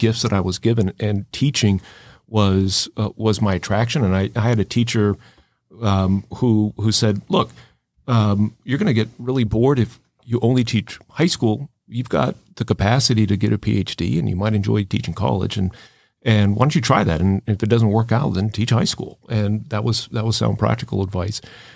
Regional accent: South Bend, Indiana, United States; my hometown is South Bend, Indiana. And I was going to go into practice with my father, who's an attorney.

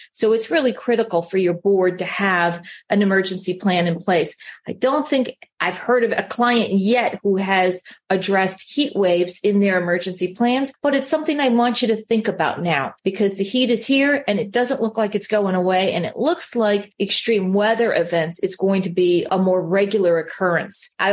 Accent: Chicago, Illinois, United States; I grew up in Chicago.

